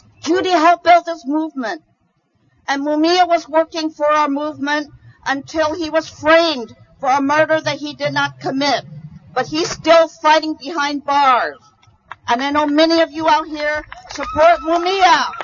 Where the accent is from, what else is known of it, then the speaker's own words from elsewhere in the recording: Oakland, California, United States; when they planted that bomb in their car in Oakland, in my hometown. And I'm not proud that that happened in Oakland. But in Oakland, we are fighters, too.